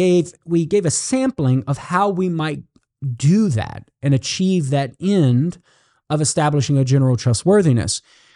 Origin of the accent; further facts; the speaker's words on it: Louisiana, United States; accent: Southern Louisiana; change my Southern Louisiana expressions to standard English, because such expressions identify me as a Southerner, and particularly a Cajun from Southern Louisiana.